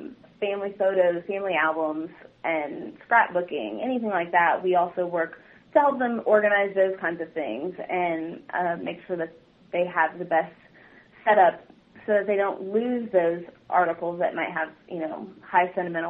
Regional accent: Rowlett, Texas, United States; Well, I grew up in Rowlett, which is just east of Dallas. And from there, I went to Southwestern University, which is in Georgetown, Texas, north of Austin.

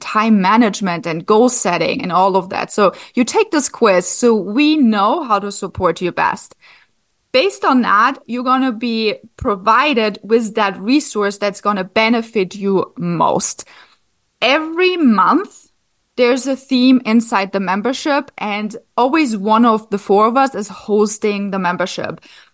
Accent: Germany; now in United States; I'm actually from Germany. I do live in South Florida now

